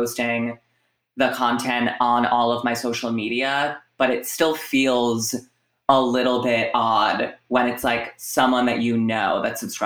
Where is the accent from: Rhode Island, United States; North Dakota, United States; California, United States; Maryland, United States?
Rhode Island, United States; Providence; now in New York, United States; So I'm 25 years old. I am from Providence, Rhode Island. I started doing stand-up in 2017, like the fall of 2017.